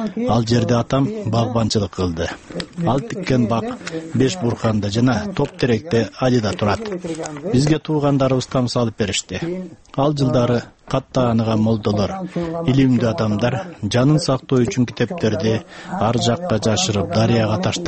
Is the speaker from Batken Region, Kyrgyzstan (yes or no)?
yes; Uch-Korgon, Batken Region, Kyrgyzstan; born there; Биз үч коргондо туулганбыз.